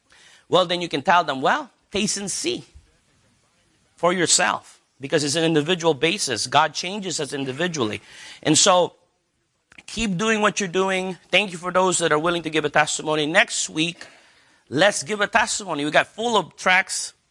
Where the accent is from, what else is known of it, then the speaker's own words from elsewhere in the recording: India; English is a second language; Hey, I am from India. No offense to those Indian brothers.